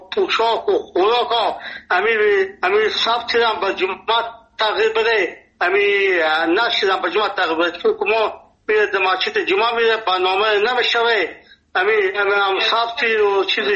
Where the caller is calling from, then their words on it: Nimruz, Afghanistan; دختم ما 50 سال در ولایت نیمروز هسته، اینجا لهجه ما لهجه فارسی هسته، اینجا لفظی ما لهجه بلوچی هسته، اینجا پشتو گپ میزنه.